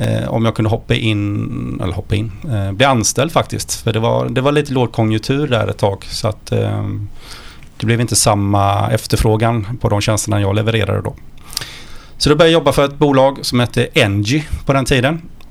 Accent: Ullared, Halland County, Sweden; Är född och uppvuxen i ett litet samhälle som många inte kände till tidigare. Det är mer förknippat med ett varuhus numera som heter Ullared.

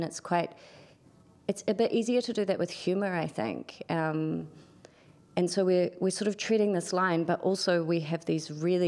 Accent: New Zealand; And as a New Zealander, we're quite self-deprecating

